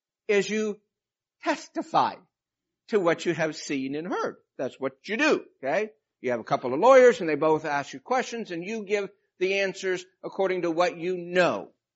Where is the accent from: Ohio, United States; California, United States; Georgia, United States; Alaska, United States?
Alaska, United States; I grew up as a preacher's kid. I grew up in missionary fields overseas, and I grew up in Alaska